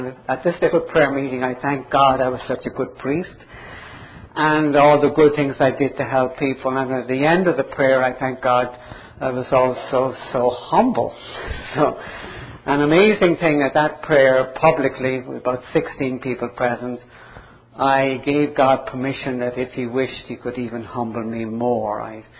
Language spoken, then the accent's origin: English; Dublin, Leinster, Ireland; I grew up in Dublin, Ireland, so I spoke correct English.